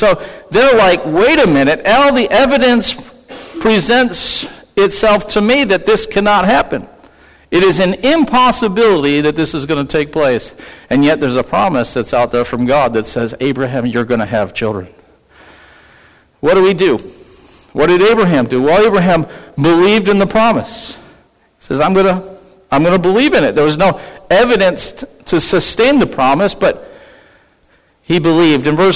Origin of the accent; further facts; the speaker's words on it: East Coast, United States; now I'm from the East Coast, and I love curvy roads